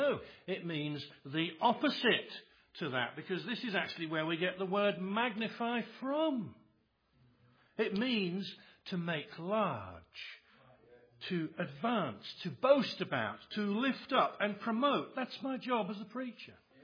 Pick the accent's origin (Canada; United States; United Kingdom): United Kingdom; England; I forgot last time I preached that we should have laid down a few ground rules, because I'm from England.